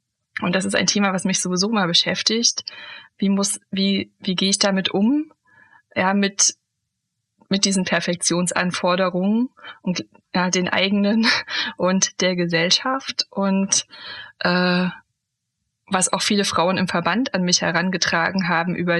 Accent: East Germany, Germany; also born or lived in Hesse; ich bin ja in der DDR aufgewachsen

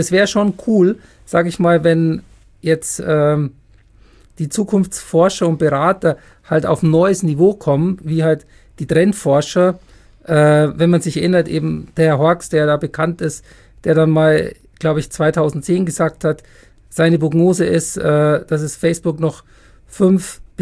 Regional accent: Munich, Bavaria, Germany; In meiner Heimatstadt, genau.

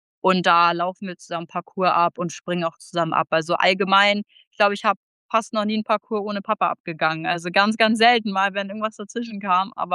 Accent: Bad Zwischenahn, Lower Saxony, Germany; Also ich bin 18 Jahre alt, ich komme aus Bad Zwischenahn

